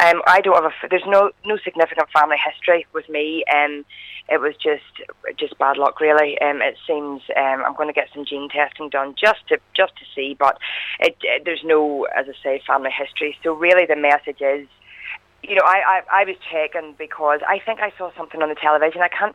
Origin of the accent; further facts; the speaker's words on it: Ballycastle, Northern Ireland, United Kingdom; I'm from Ballycastle.